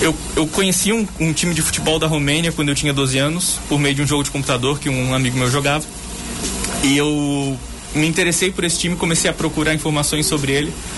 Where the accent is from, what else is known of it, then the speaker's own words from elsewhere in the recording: São José, Santa Catarina, Brazil; also born or lived in Florianópolis; eu nasci em Florianópolis, né? Fui criado em São José, morei até lá aos 18 anos, depois voltei para Florianópolis. É tudo muito perto ali, né? Cidades juntas. E vim para cá em 2017 para trabalhar no Jornal Município